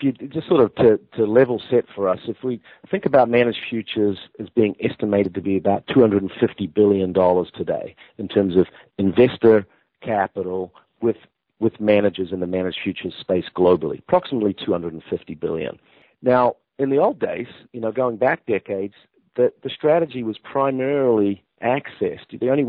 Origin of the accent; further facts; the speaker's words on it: New Zealand; I'm originally from New Zealand.